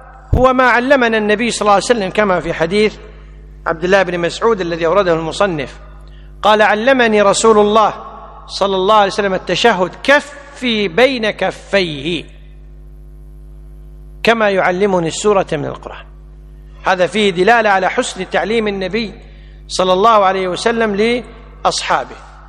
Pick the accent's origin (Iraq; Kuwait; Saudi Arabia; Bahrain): Kuwait; احنا عندنا بالكويت